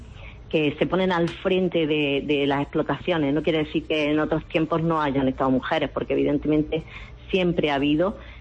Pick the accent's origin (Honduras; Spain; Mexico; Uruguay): Spain; Jaén, Andalusia; yo soy de Jaén. Y aquí es Olivar.